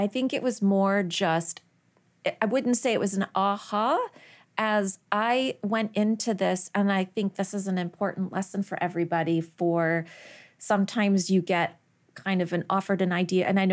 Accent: United Kingdom; But then I also realized I'm British with no chin, and it's an ugly cry.

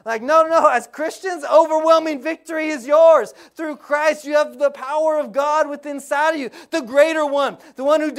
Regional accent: Oklahoma, United States; We don't need them here in Florida because it's always hot. But I grew up in Oklahoma, and we get winter there.

